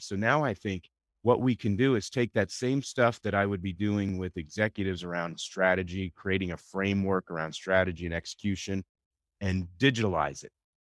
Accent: the South, United States; I am from the South, so.

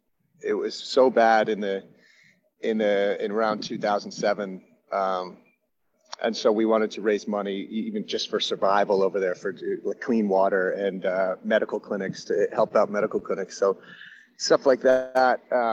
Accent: Massachusetts, United States; Sean Fanning is from the Cape, so he's from my home state.

